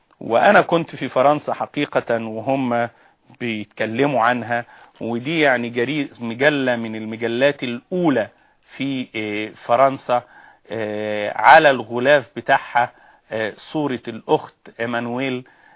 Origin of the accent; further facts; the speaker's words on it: Egypt; عندنا في مصر لما حد يحب يتريق على حد يقول له هو أنا هندي؟